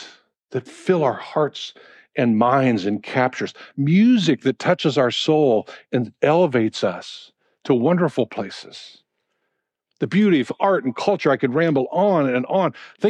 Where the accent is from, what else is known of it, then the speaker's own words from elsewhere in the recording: Midwest, United States; But in my hometown back in the Midwest, the oranges flare, the yellows, the bright reds.